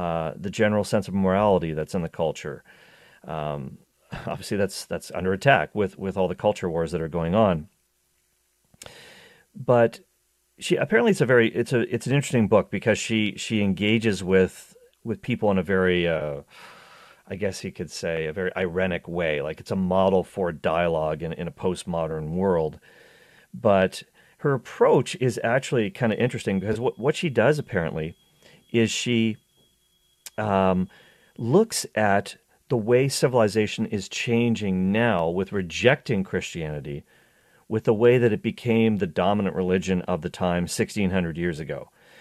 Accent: Canada; growing up in Canada because that's our second language

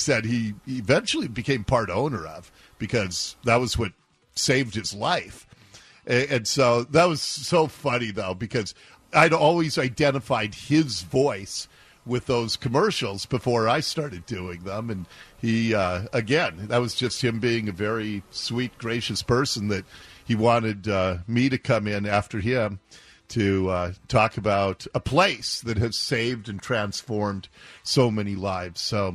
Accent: Seattle, Washington, United States; what it was like for me growing up in Ballard.

